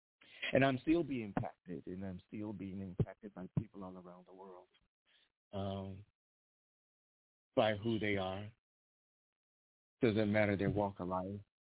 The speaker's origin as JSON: {"language": "English", "town": "Brooklyn", "region": "New York", "country": "United States", "said": "Yeah, I'm from Brooklyn as well, but we're going to turn everything up to you."}